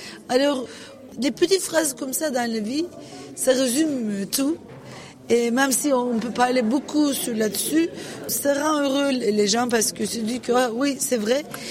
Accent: Turkey; French is a second language; en tant que Turc, je dois soutenir cette lutte de justice avec mon témoignage.

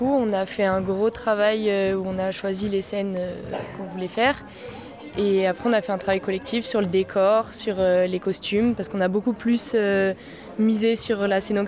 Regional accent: L'Argentière-la-Bessée, Provence-Alpes-Côte d'Azur, France; je suis en terminale spécialité et option théâtre et je viens de l'Argentière.

